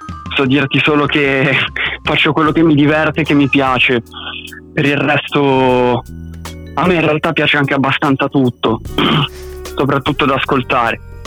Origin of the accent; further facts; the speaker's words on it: Ro, Emilia-Romagna, Italy; Io sono di Ro.